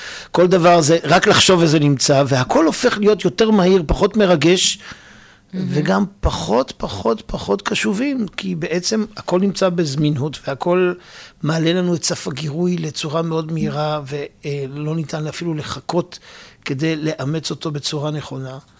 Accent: Ness Ziona, Central District, Israel; now in Rehovot, Israel; גדלתי בנס ציונה, אני גר ברחובות

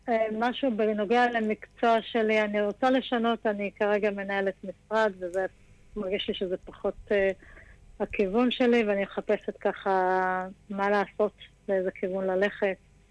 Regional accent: Jerusalem, Jerusalem District, Israel

